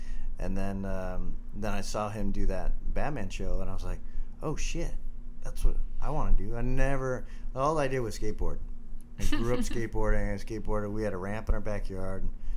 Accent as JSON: {"language": "English", "region": "Illinois", "country": "United States", "tie": "born or raised there", "said": "We grew up right outside of Chicago."}